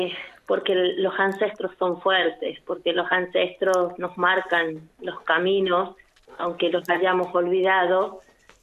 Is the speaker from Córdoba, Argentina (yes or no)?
no; Catamarca, Argentina; born there; Nací en Catamarca, amo Catamarca, amo Tinogasta, ¿cómo puede ser?